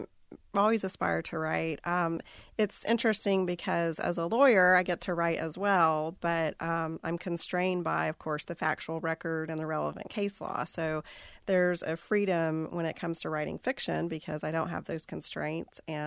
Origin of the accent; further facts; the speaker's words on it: Hendersonville, North Carolina, United States; Sure. Well, I'm from Hendersonville, and I grew up there. My grandparents and great-grandparents are from Tuxedo, Zirconia, Green River area.